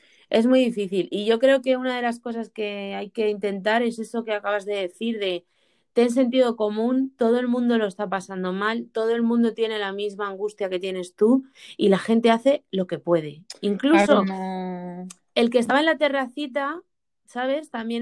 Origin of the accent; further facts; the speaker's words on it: Madrid, Community of Madrid, Spain; Porque yo como madrileña, por ejemplo, desde aquí hemos visto como el resto de España